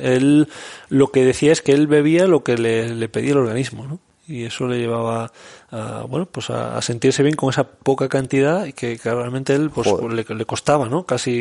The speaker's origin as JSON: {"language": "Spanish", "region": "Galicia", "country": "Spain", "said": "yo como buen gallego voy a decir, depende."}